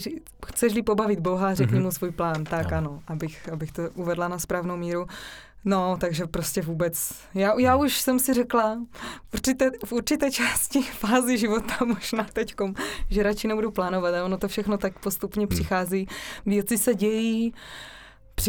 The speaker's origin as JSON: {"language": "Czech", "town": "Frýdek-Místek", "region": "Moravian-Silesian Region", "country": "Czechia", "tie": "born or raised there", "said": "Tak já jsem z dolního, přímo ze staré cesty. Tam narodila jsem se tady ve Frýdku Místku, ale tam jsem vyrůstala a mám tam skvělou rodinu."}